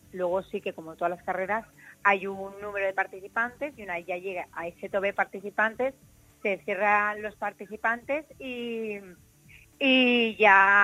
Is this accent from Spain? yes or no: yes; Valencia, Valencian Community, Spain; born there; nací aquí, eso dicen que yo nací aquí, sí, tengo algo de sangre canaria, mi padre es de las Palmas de Gran Canaria, pero yo soy nacida aquí en Valencia